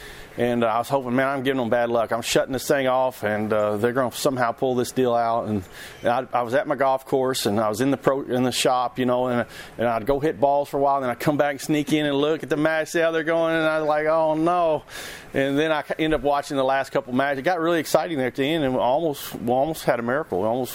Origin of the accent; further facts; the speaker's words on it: Kentucky, United States; I was so torn up at Valhalla, you know, being in my home state and with everybody watching